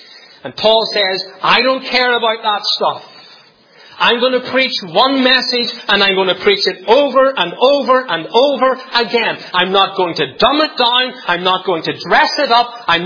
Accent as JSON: {"language": "English", "region": "Northern Ireland", "country": "United Kingdom", "tie": "born or raised there", "said": "I grew up in Northern Ireland"}